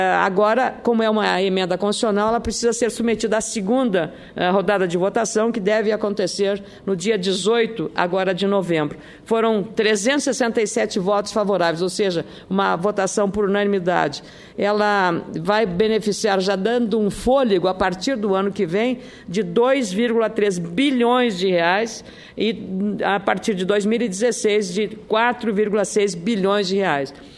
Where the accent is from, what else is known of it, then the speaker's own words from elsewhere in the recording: Rio Grande do Sul, Brazil; Eu sou do Rio Grande do Sul